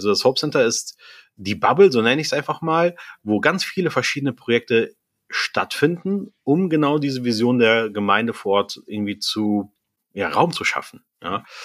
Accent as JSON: {"language": "German", "town": "Bonn", "region": "North Rhine-Westphalia", "country": "Germany", "tie": "born or raised there", "also_born_or_lived": "Salzburg, Austria", "said": "komme ja aus Deutschland, aus Bonn, bin ich dort groß geworden, habe 10 Jahre in Österreich gelebt, in Salzburg, habe dort als Pastor gearbeitet, habe dort aber auch noch studiert und bin dann 2018 nach Nordrhein-Westfalen gekommen"}